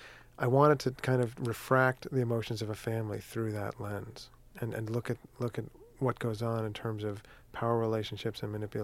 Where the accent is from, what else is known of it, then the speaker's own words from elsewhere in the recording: Larchmont, New York, United States; Yes, I did. I grew up in Larchmont, went to Amherst College